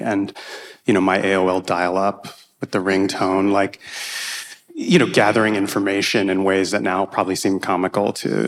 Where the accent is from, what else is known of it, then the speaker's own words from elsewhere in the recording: Scranton, Pennsylvania, United States; So I grew up in Scranton, Pennsylvania.